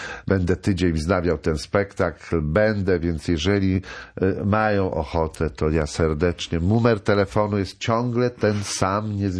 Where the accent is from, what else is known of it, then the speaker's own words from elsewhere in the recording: Kielce, Świętokrzyskie Voivodeship, Poland; moved away as an adult; also born or lived in Kraków; ja miałem 18 lat, jak wyjechałem z Kielc, już tam nie wróciłem, bo dostałem się na studia w Krakowie i już koniec. Ja do 18 roku życia tylko tam mieszkałem.